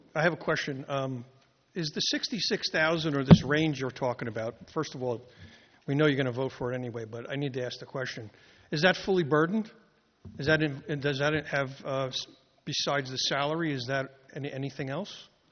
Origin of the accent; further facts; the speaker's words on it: Jersey City, New Jersey, United States; Excuse my French. I'm from Jersey City.